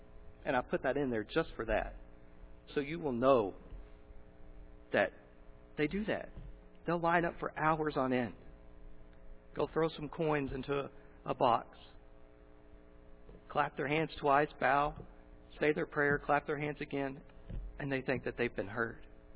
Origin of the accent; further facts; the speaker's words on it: Texas, United States; I was born and raised in Texas. I like Texas.